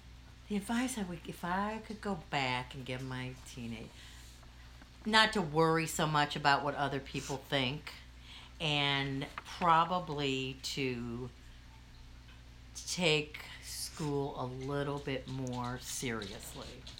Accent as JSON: {"language": "English", "town": "Afton", "region": "Missouri", "country": "United States", "tie": "born or raised there", "said": "Well, I grew up in Afton, which is a suburb of St. Louis. I went to school there all through high school."}